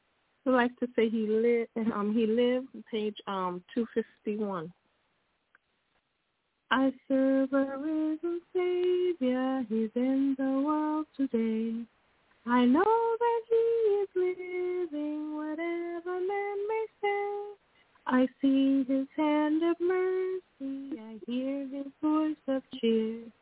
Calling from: Pennsylvania, United States; I'm calling from Pennsylvania

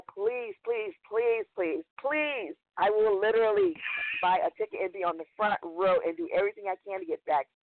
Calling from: North Charleston, South Carolina, United States; I'm in North Charleston, South Carolina.

